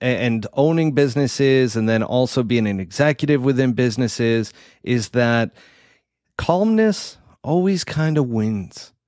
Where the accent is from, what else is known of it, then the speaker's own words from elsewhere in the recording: United States; Well, that's because you're Canadian. See, I'm American. We're capitalistic over here.